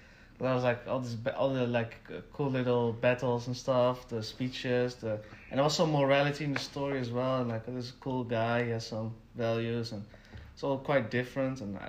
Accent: northern Netherlands, Netherlands; also born or lived in Algeria / Utrecht; So, like, I'm still pretty young, but like I grew up in the northern part of the Netherlands, and my young adulthood, the last few years I've lived more in the city of Utrecht though, which is in the central part of the Netherlands. It's also a more bigger city.

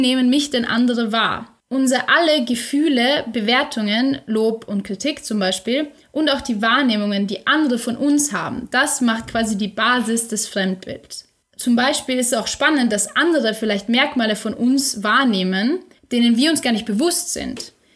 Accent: Austria; now in Germany; In unserem Haushalt zwar mal echt mehr Österreicher als Deutsche, was nun mal nie vorkommt, da wir ja Österreicher in Deutschland sind.

